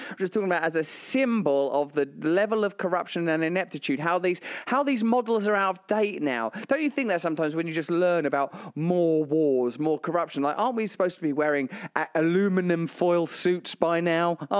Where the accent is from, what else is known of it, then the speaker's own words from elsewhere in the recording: England, United Kingdom; Now, we are English, so we've got a long-standing antipathy towards France.